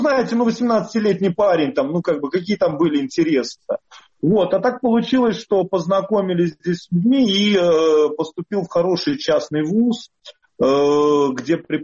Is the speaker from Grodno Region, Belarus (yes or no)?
no; Polotsk, Vitebsk Region, Belarus; now in Saint Petersburg, Russia; Города Полоцка. Мой родной город, это город Полоцк.